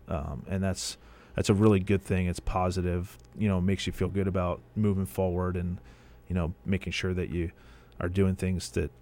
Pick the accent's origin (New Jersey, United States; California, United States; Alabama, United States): New Jersey, United States; I grew up in South Jersey, as I said, as pretty much bleeding orange and black my entire life.